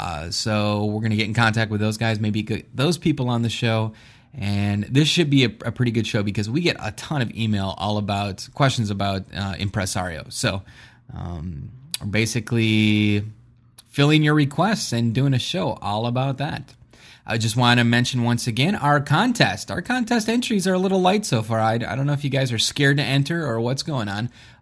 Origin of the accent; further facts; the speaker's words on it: Fort Lauderdale, Florida, United States; But anyways, that's where we're from. We are from Fort Lauderdale, Florida.